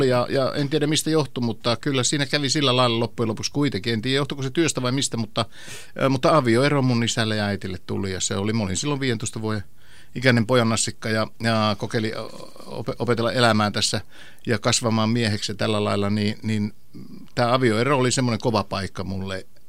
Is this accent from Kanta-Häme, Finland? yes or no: no; Kokkola, Central Ostrobothnia, Finland; also born or lived in Kannonkoski; Mä oon syntynyt kuule Kannonkoskella Vihtaperän kylässä ja Mottipinon juuressa ja sieltä sitten äiti ja isä muuttokurma kyylillä tultiin sitten aikoinaan tuonne Kokkolaan päin.